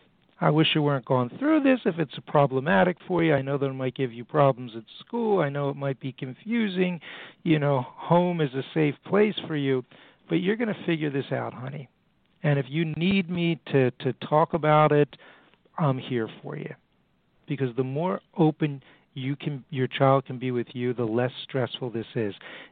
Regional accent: New York City, New York, United States; I'm from New York City here

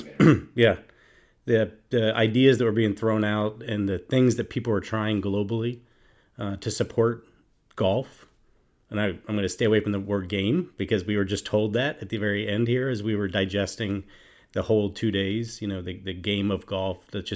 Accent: Minnesota, United States; Like, yeah, I'm from Minnesota.

